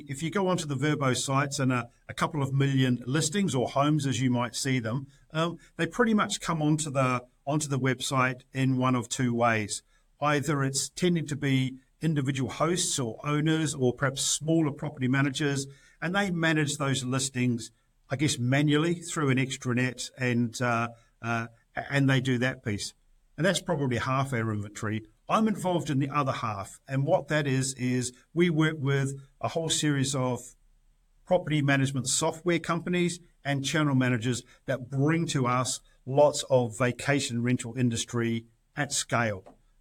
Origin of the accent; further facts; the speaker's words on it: New Zealand; I'm from New Zealand originally